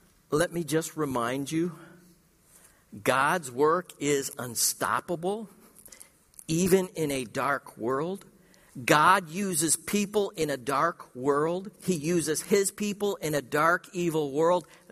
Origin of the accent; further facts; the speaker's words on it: California, United States; I said, I was from California. You can't see anything down there because of the smog.